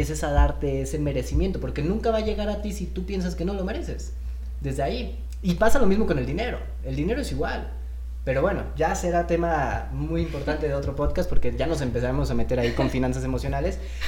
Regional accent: Mexico; como mexicanos sí nos tenemos una programación un poquito orientada a no crecer

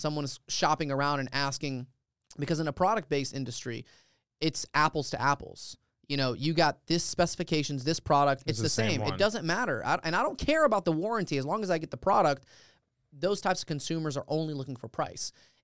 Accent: Dalton, Georgia, United States; And so, similarly, growing up in Dalton, Georgia, car audio business

